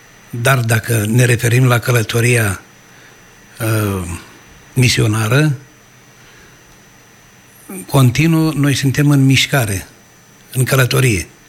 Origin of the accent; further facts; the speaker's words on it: Dobruja, Romania; În zona Dobrogei.